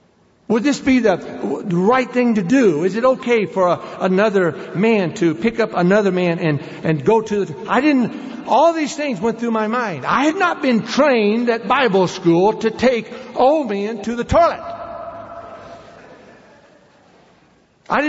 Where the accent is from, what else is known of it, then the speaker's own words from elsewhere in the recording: United States; they were so upset that I was there as an American.